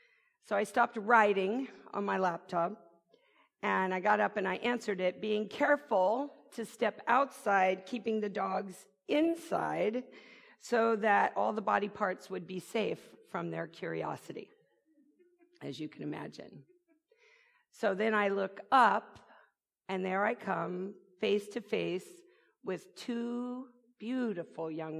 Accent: Berkeley, California, United States; I was raised in Berkeley.

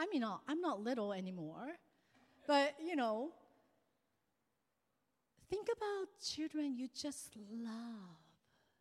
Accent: Japan; English is a second language; I was born and raised in Japan, and Japan, less than 1% of population are Christians.

